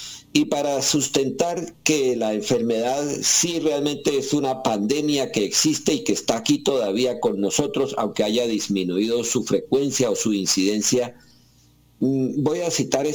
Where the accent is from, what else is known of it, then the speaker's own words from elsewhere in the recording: Bucaramanga, Santander, Colombia; Pero me crié en el barrio Bucaramanga, don Alfonso. Yo, mi infancia, mi adolescencia y gran parte de mi vida de adulto fue en el barrio San Francisco de la ciudad de Bucaramanga.